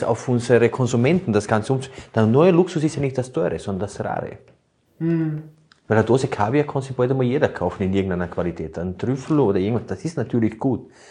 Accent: Burgenland, Austria; Bei uns im Burgenland hat es so Erdäpfelspalten.

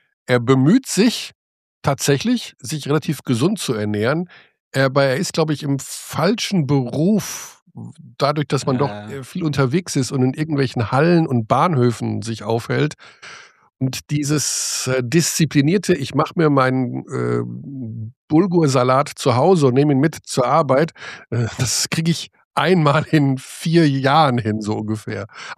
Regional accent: North Rhine-Westphalia, Germany; Also ich bin ja aus Westfalen.

